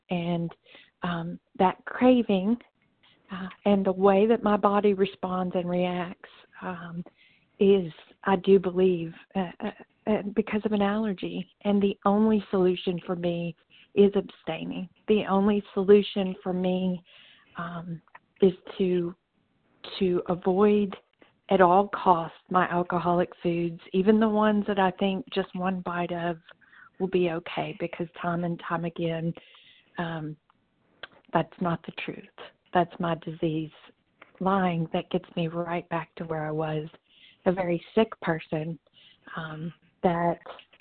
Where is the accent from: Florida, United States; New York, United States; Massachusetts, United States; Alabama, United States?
Alabama, United States; from Alabama. … from Alabama.